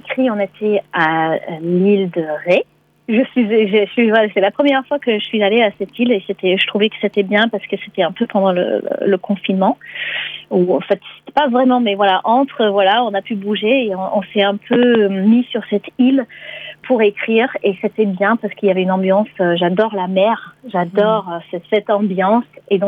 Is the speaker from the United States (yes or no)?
yes; United States; French is a second language; now in France; je me sens quand même un peu française aussi maintenant, puisque voilà, je suis installée en France depuis un petit moment. Voilà, mais je suis américaine.